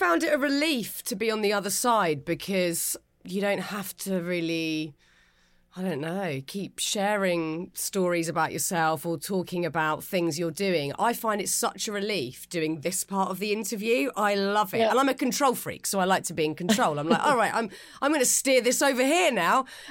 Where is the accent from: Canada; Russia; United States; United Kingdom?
United Kingdom; Pinner, London; And we're both from Pinner. So there's my in.